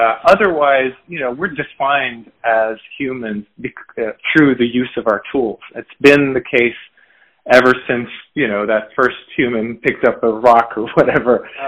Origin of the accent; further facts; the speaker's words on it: London, United Kingdom; born there; also born or lived in Moscow, United States / Japan; I was born in Wimbledon, London, England. But I lived in many places. My parents are Iranian. I went to kindergarten in Moscow, Idaho, and went to middle school in Ealing, London.